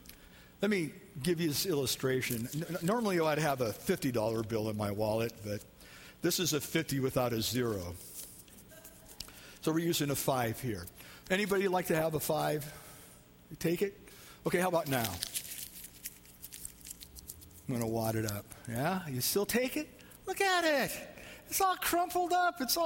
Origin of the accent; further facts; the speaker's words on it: Iowa, United States; I'm going to close with this story about this little town in the Midwest. I'm from Iowa, and I understand this.